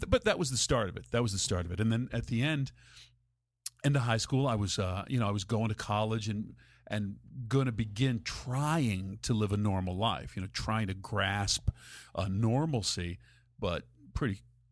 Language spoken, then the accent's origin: English; Philadelphia, Pennsylvania, United States; also born or lived in Radnor; Philadelphia in the city for most of my life, and then just beginning of high school around then, whatever, moved out to the suburbs, out to Radnor, Villanova, near Villanova University out there.